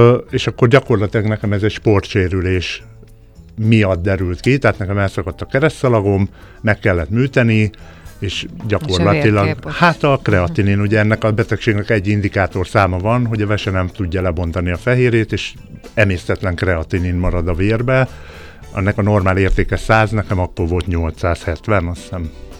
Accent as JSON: {"language": "Hungarian", "town": "Gárdony", "region": "Fejér", "country": "Hungary", "tie": "born or raised there", "said": "tehát, hogy én Gárdonyban nevelkedtem, a mai napig imádom, a mai napig ott élek"}